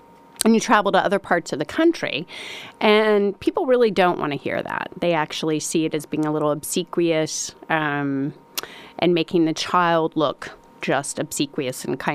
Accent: Winchester, Virginia, United States; Well, I was born and reared 2 hours north of here in Charlottesville, up in Winchester, Virginia. And it was pretty Southern and very traditional.

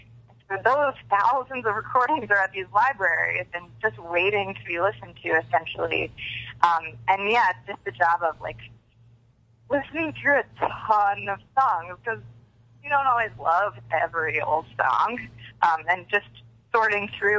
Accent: United States; the music sounds very different because they're Polish and we're American

